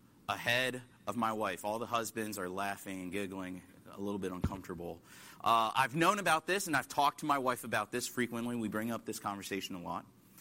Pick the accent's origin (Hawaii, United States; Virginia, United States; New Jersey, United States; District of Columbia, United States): District of Columbia, United States; Washington; I come from Washington, D.C., just a few blocks away